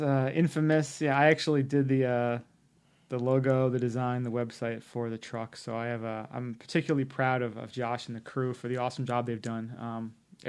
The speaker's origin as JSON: {"language": "English", "country": "United States", "said": "It's one of those things you really take for granted being an American, just how, you know, lucky we are to live in this society"}